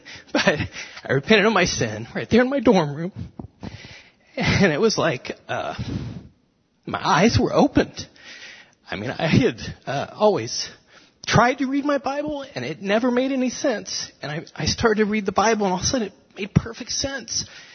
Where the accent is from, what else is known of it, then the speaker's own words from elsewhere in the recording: Anderson, United States; I was born and raised in Anderson. Our family attended a United Methodist church.